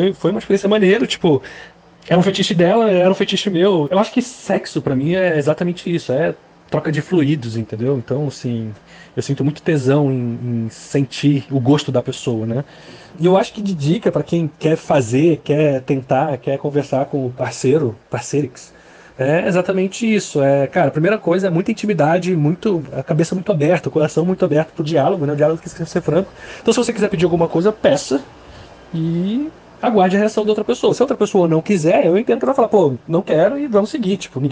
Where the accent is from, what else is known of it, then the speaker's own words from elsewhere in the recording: Rio de Janeiro, Brazil; Eu sou do Rio de Janeiro, tenho lá na faixa dos 30 e vral anos, hétero, né, cis.